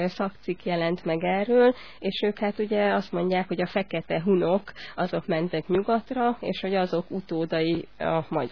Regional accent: Hungary; mert ők teljesen biztosak abban, hogy nem csak, hogy mi magyarok származunk a hunoktól

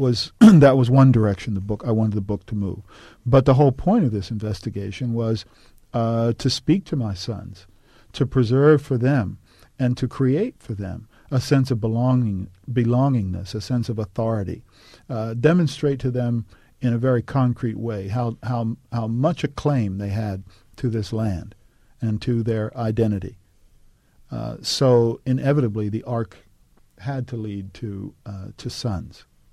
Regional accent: Homewood, Pennsylvania, United States; growing up in Homewood, the barbershop, the women at home, the preacher on Sunday, the preacher on the radio, the music, all of that.

